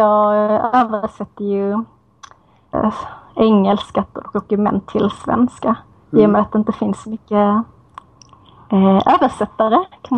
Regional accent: Lund, Skåne, Sweden; first language Swedish; Jag är född och uppvuxen i Lund, Sverige. Så det är ju mitt modersmål.

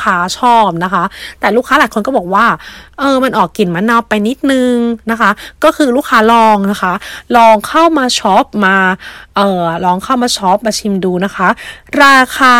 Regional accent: Si Racha, Chonburi, Thailand; ฐานการผลิตที่อำเภอศรีราชาจังหวัดชลบุรีนะคะเป็นบ้านเกิดแม่ค้าเองค่ะ

